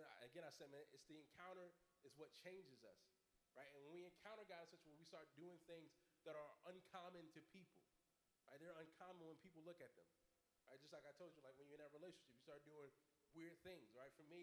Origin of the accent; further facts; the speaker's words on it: New Jersey, United States; You know, I'm from Jersey. We don't skip there.